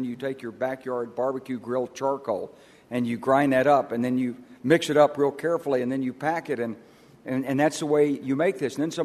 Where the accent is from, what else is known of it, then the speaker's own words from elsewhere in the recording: Little Rock, Arkansas, United States; I grew up in Little Rock, Arkansas. I was 5 years old when the Korean War started